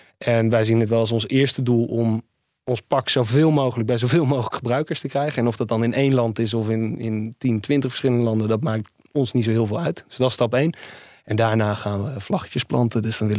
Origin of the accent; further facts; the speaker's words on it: Netherlands; En die trots, dat hele nationalistische, dat hebben wij Nederlanders denk ik een stuk minder.